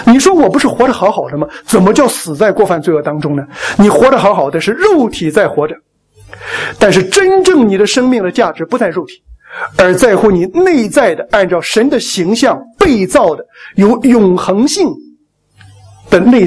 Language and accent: Chinese; China; 因为我们中国人说金无足赤怎么样，人无完人。